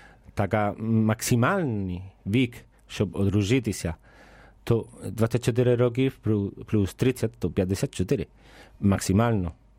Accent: Spain; Ukrainian is a second language; now in Ukraine; Я не знаю, я сам іспанець, так.

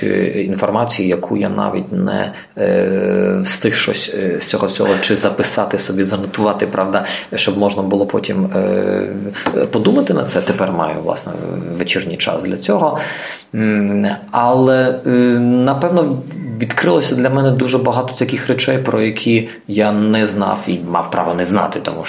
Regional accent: Odesa, Odesa Oblast, Ukraine; про його свячення на єпископа у Одесі, тобто в моєму рідному місті.

